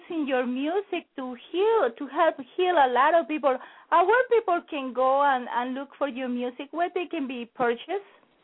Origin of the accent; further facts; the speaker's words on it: Colombia; accent: Colombian; English is a second language; You know, many people have problems with my Colombian accent, so I'm used to that.